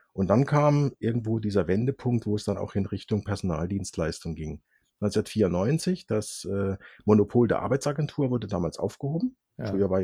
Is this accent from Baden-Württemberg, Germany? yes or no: yes; Baden-Württemberg, Germany; Mit knapp über 60 hat man da einiges zu berichten. Ich bin in Südbaden aufgewachsen